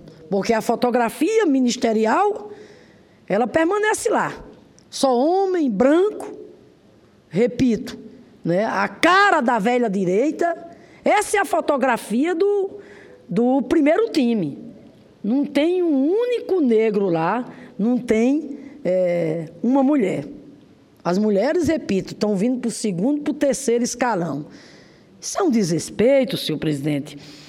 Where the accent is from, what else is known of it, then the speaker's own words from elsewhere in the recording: Rio Grande do Norte, Brazil; lá no meu estado, Rio Grande do Norte, lá em Natal